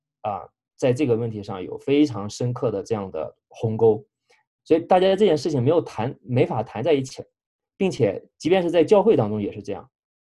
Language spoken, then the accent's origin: Chinese; China; 因为他是美国人，我们是中国人。